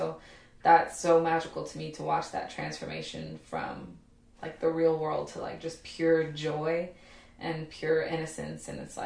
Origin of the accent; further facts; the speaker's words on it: Bronx, New York, United States; born there; also born or lived in Kansas; So I was born in the Bronx, and predominantly Latino and Black community. My family is 100% Puerto Rican.